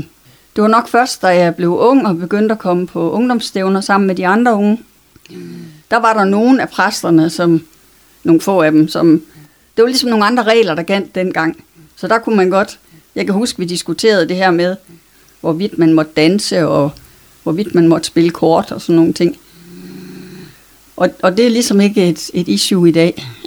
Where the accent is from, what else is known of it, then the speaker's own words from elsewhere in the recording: Vejle, Region of Southern Denmark, Denmark; Jeg voksede op i Vejle.